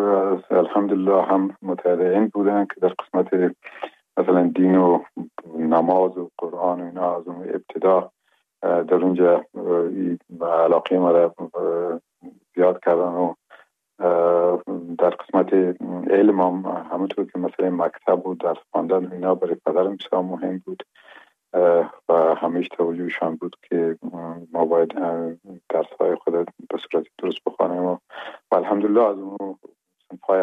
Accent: Afghanistan; first language Pashto; Persian is a second language; زبان مادری ما پشتو بود و در او جایی که ما کلان شدیم به اصطلاح ما دو زبانه کلان شدیم، چون منطقه‌ای که هست هم هموطنای دری زبان ما بود و هم پشتو زبان

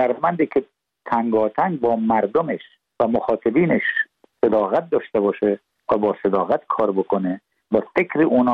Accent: Iran; moved away; من مملکتم هم افغانستانم، ایرانه، هم تاجیکستان، اما تو ایران من بزرگ شدم و ساخته دست اونجا هستم

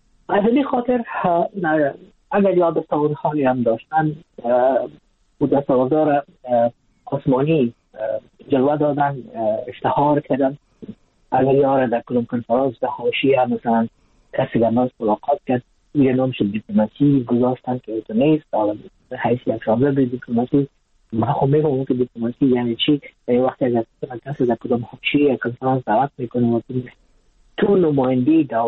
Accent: Afghanistan; از افغانستان هستم

